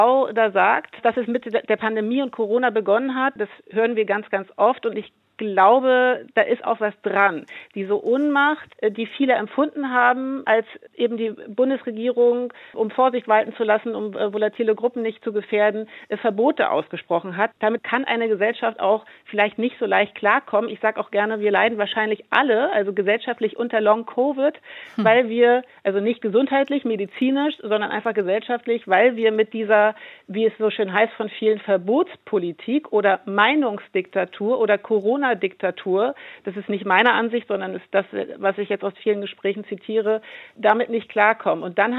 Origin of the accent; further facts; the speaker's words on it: eastern Germany, Germany; ich komme von hier, ich komme aus dem Osten